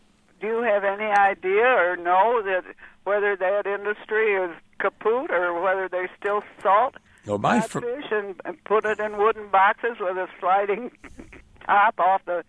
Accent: Michigan, United States; now in Urbana, United States; Yes. I'm ancient. I grew up in Michigan. I'm calling from Urbana.

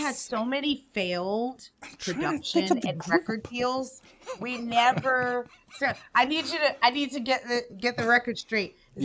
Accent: Newark, New Jersey, United States; I was born in Newark. A large part of my family are from Newark. I was educated in Newark. My mom, as I said, was the teacher at my school. Growing up in Newark was awesome.

